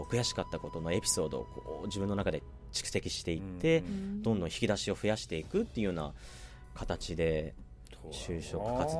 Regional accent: Nagasaki, Japan; accent: Nagasaki dialect; 僕はもう最初は長崎なまりで、うん、もう長崎弁丸出しで、うん、採用試験受けてましたね。

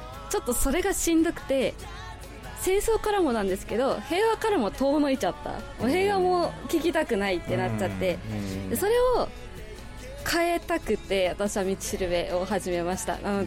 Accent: Nagasaki, Japan; 私もともと長崎市出身で、小中高ってめっちゃしっかり平和学習受けてきたんですよ。

